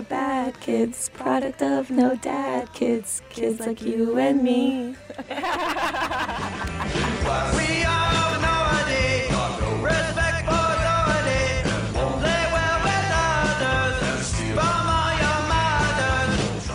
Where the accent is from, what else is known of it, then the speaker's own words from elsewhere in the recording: the South, United States; You're like, hey, we're from the South. Really good people, but if you cross us, you're gonna probably get stabbed.